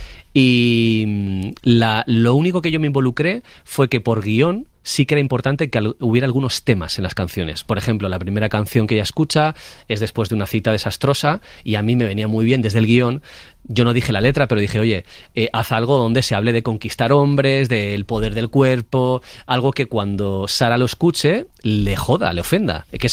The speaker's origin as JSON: {"language": "Spanish", "region": "Basque Country", "country": "Spain", "said": "ni siquiera ha participado como buen vasco con plantillas, o sea, piso hacia adentro"}